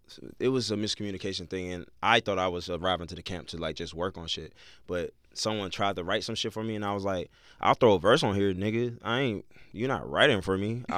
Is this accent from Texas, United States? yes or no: no; Brooklyn, New York, United States; I come from Brownsville. That's one of the most dangerous cities in Brooklyn.